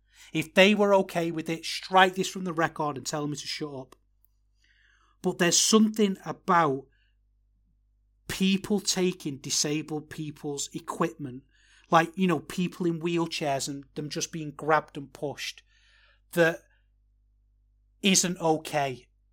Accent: Manchester, North West England, United Kingdom; also born or lived in Liverpool; I'm married to a Scouser and I lived in Liverpool and I love Liverpool. You know, I love it. And I'm from Manchester

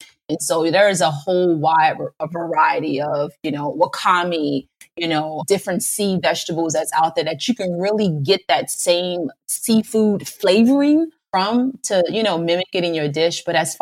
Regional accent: New Orleans, Louisiana, United States; But I'm from New Orleans, right? And so food has always been.

